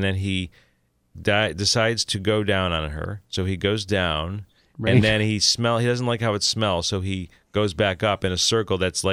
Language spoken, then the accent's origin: English; Highland Park, Illinois, United States; now in New York, United States; Highland Park, Illinois.